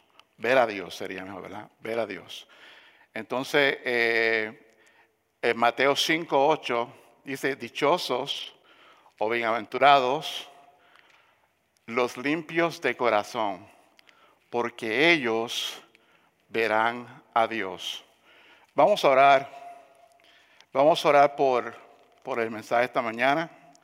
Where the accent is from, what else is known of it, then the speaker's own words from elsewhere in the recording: Puerto Rico; Soy de Puerto Rico.